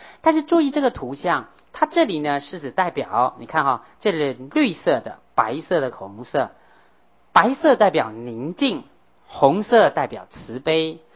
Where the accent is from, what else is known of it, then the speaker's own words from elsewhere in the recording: China; 所以我有时候觉得中国人很喜欢画观世音菩萨，爱怎么画就怎么画，很好